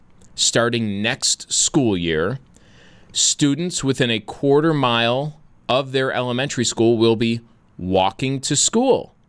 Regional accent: New York, United States; I grew up in the Sweet Home District. I know the areas around the elementary schools.

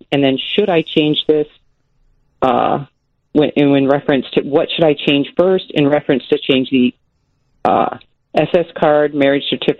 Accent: Chicago Heights, Illinois, United States; born there; I was born in Chicago Heights.

